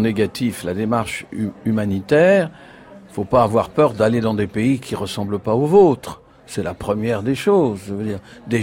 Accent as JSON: {"language": "French", "town": "Montreuil-sous-Bois", "region": "Île-de-France", "country": "France", "tie": "born or raised there", "said": "moi, j'ai été élevé à Montreuil-sous-Bois. C'est une banlieue, comme on dit, ouvrière, vivante. À l'époque, c'était pas très facile d'être le fils du toubib. Mon père était médecin à Montreuil-sous-Bois."}